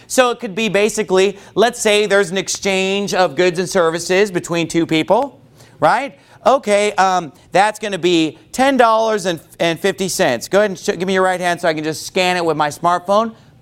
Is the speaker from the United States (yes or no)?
yes; United States; born there; I thank God I was born in America.